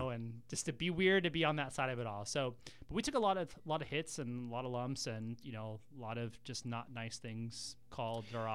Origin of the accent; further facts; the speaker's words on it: San Diego, California, United States; I've born and raised in San Diego. I've listened to 1090 and all these other shows and love all kind of the radio personalities and stuff.